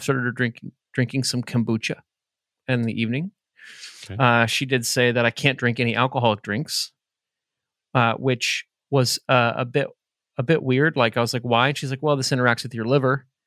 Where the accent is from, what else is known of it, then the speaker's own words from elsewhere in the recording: Fishers, Indiana, United States; So the Fishers, my hometown, the town I live in, Fishers Health Department called me